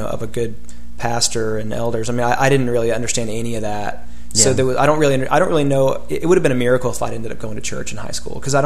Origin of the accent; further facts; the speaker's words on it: the South, United States; I grew up in the South and, you know, grew up in a house going to church.